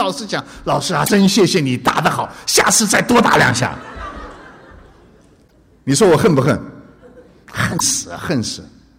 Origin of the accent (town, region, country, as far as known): China